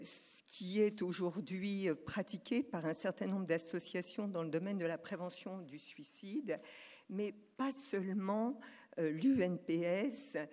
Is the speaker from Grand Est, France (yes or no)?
yes; Grand Est, France; je suis Lorraine. Mes origines, c'est le nord de la Meuse, d'un petit village à côté de Montmédy